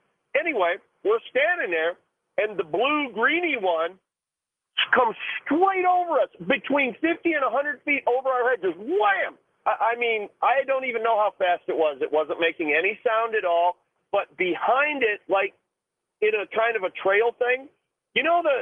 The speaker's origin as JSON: {"language": "English", "town": "Atlanta", "region": "Georgia", "country": "United States", "said": "Should I report it in the local place where I was at? I'm from Georgia."}